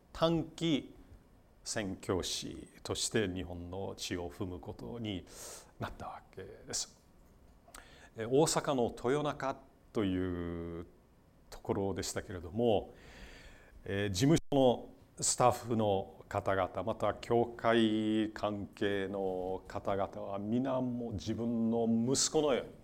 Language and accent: Japanese; Wisconsin, United States; Japanese is a second language; now in Japan; ウィスコンシン州という州があって私はそこの出身なんです。